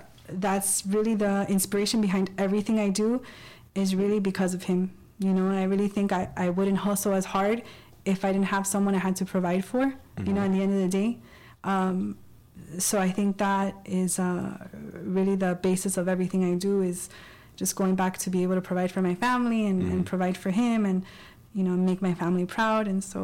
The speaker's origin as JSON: {"language": "English", "town": "Hialeah", "region": "Florida", "country": "United States", "tie": "born or raised there", "said": "born and raised in Hialeah"}